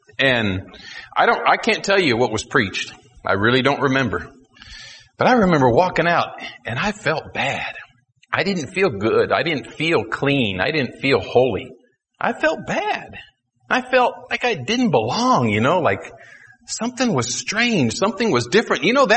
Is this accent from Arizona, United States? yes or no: yes; Tucson, Arizona, United States; And I grew up in Tucson and man, there's a lot of hippies in Tucson.